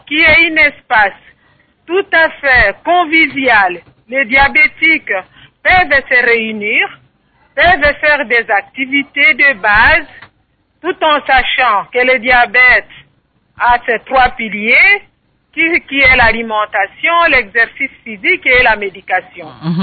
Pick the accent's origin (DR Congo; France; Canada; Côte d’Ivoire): DR Congo; je suis moi-même africaine, je suis congolaise